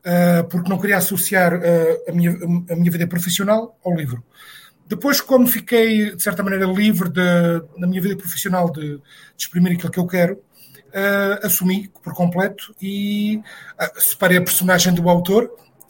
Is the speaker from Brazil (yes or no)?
no; Portugal; also born or lived in Luxembourg; eu vivi a minha infância no Luxemburgo e a minha adolescência em Portugal. E depois regressei aqui, como tu disseste.